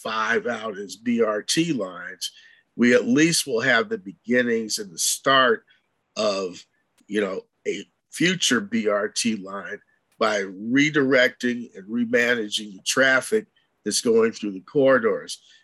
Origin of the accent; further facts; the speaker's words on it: Cleveland, Ohio, United States; moved away; years ago when I grew up in the Midwest, when they consolidated all the transit agencies, they put out a one penny tax to do that in the Cleveland metro area.